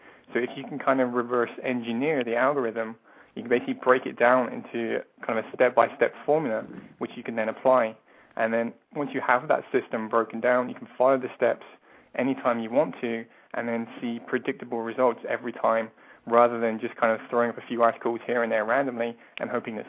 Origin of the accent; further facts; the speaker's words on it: England, United Kingdom; moved away as an adult; also born or lived in Ireland; now in Seattle, United States; I live in, yeah, Seattle, Washington now, but I'm originally from England, and then I lived in Ireland for about 10 years before moving to the States about 2 years ago. My wife is from Seattle here, so that's why we're here now.